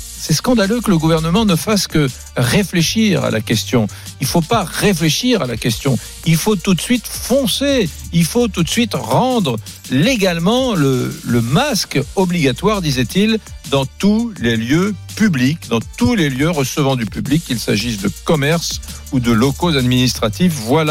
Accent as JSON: {"language": "French", "region": "south of France", "country": "France", "accent": "southern French", "said": "mon accent, je me suis forcé à le perdre pour faire ce métier, parce que ça se faisait pas, on me l'a pas demandé"}